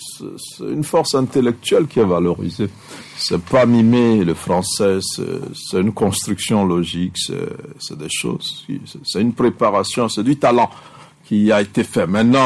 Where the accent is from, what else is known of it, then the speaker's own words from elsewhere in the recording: Togo; nous sommes membres du Commonwealth, mais combien de Togolais parlent l'anglais?